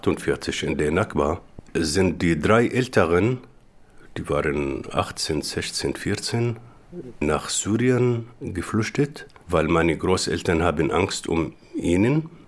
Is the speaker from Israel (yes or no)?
yes; Israel; German is a second language; Und gleichzeitig bin ich aufgewachsen in Schulen und Arbeit, Universitäten. als Israeli mit israelischen Identität